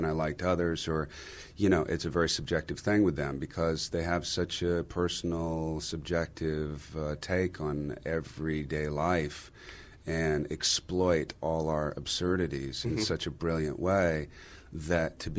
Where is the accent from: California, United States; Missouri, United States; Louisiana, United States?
California, United States; I'm from Central Coast, California. I'm from a farming horse community.